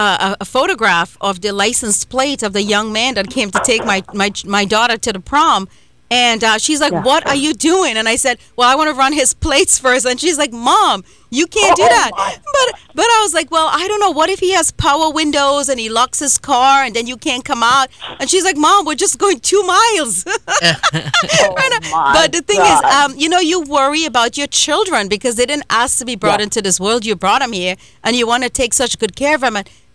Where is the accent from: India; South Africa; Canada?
India; now in Los Angeles, United States; I'm Indian too, and I remember my son saying to me once, he said, you know, and he lives in L.A. too